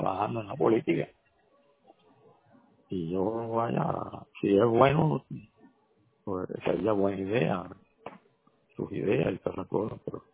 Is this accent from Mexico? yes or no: no; Cuba; moved away; Yo vengo de Cuba. Yo nací en Cuba, viví en Cuba y de Cuba vine para acá.